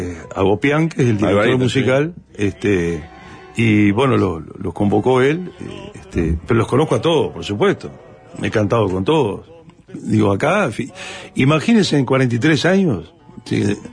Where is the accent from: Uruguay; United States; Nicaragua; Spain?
Uruguay; Rincón del Cerro, Montevideo; born there; yo nací en el Rincón del Cerro, allá cerca, en la Chacra, ¿no? Ahí donde vive el Pepe. Uh-huh. Pero en el año 96 me mudé. Bueno, y tuve otros domicilios, pero me mudé a Sitio Grande y Millán.